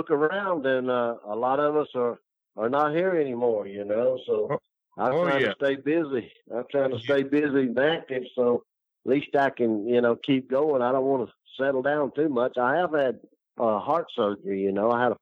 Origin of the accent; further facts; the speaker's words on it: Atlanta, Georgia, United States; born there; I was born here in Atlanta, Georgia.